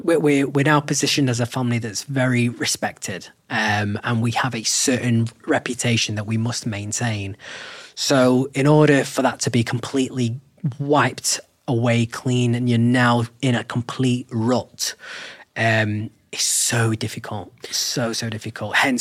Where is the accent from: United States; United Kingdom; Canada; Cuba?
United Kingdom; because obviously being British Sikh, I am from a culture where everything, family is everything.